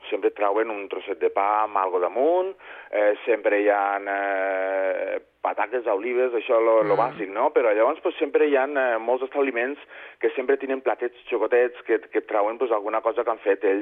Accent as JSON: {"language": "Catalan", "town": "L'Ametlla de Mar", "region": "Catalonia", "country": "Spain", "lives_now": "Andalusia, Spain", "said": "Sempre dic que sóc català, evidentment, i sóc de Catalunya, i sóc de la Mella de Mar, i sempre sóc català ante tot, no? Visc a Andalusia i defenso Andalusia."}